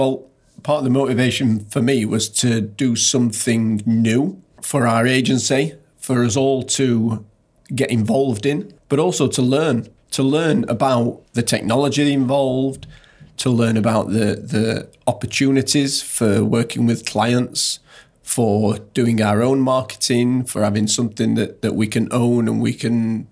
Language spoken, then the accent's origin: English; Yorkshire and the Humber, United Kingdom; I'm from Yorkshire.